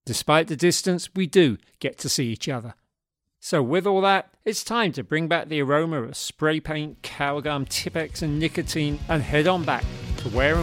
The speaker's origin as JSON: {"language": "English", "region": "London", "country": "United Kingdom", "accent": "Cockney", "said": "it means me falling back into my old Cockney accent and reuniting with the three of them on Zoom"}